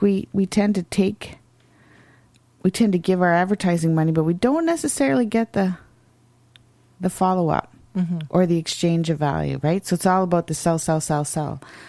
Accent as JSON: {"language": "English", "region": "Ontario", "country": "Canada", "tie": "born or raised there", "said": "I mean, I grew up in Northern Ontario. You were either a mill town, a railway town, a trapper town, or a pulp town."}